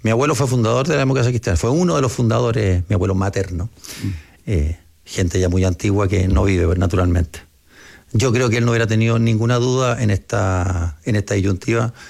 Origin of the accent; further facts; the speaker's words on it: Chile; lo que yo espero que predomine en nuestra vocación como chilenos